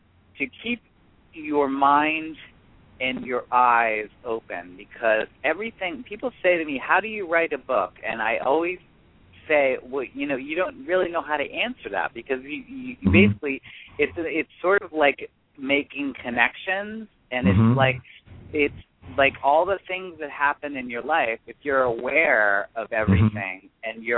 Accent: Boston, Massachusetts, United States; Yeah, it's not cold at all. I'm from Boston, honey.

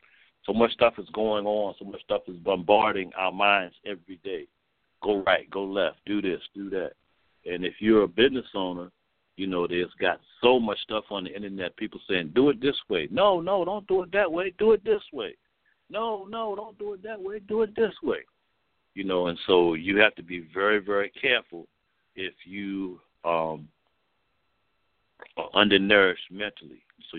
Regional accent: Baltimore, Maryland, United States; It's like right now in my hometown of Baltimore, where they started a thing this weekend.

